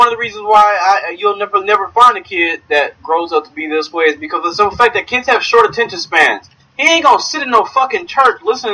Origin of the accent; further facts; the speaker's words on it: Louisiana, United States; Come on, I'm Creole, so what is that?